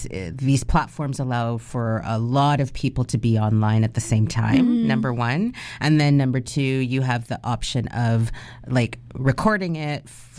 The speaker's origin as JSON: {"language": "English", "region": "Ontario", "country": "Canada", "also_born_or_lived": "Alberta", "said": "I think that it's important, even for me as a business that operates out of BC, and I'm from Ontario, right?"}